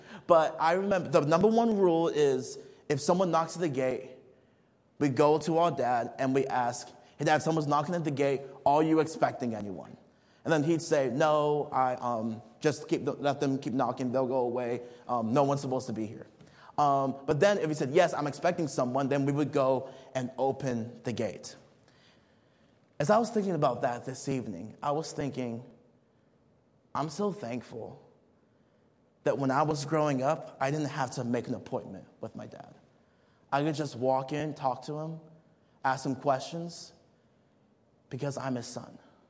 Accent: Nigeria; I remember growing up in Nigeria, we lived in the compound

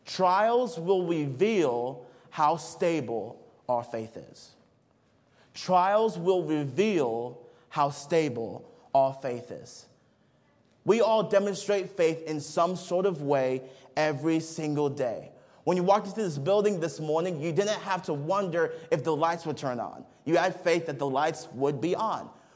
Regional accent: Nigeria; When I was growing up in Nigeria, we had a trampoline just right outside our house.

